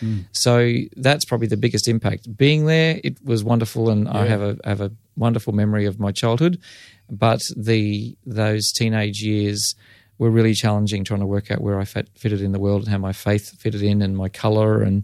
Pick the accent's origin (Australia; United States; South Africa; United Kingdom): Australia; Doomadgee, Queensland; I grew up in Doomadgee in the Gulf of Carpentaria, and I think that living as a minority set my life course.